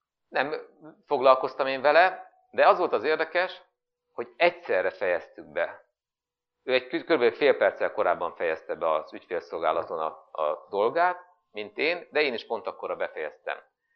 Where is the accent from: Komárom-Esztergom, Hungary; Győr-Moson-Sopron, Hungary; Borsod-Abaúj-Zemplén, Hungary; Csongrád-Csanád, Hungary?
Borsod-Abaúj-Zemplén, Hungary; Miskolc; miután én miskolci vagyok, hát akkor nézzünk meg Miskolcon, vannak-e munkahelyek.